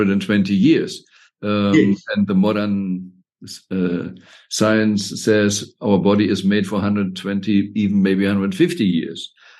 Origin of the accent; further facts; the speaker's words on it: Germany; I'm from Germany, so they say the Germans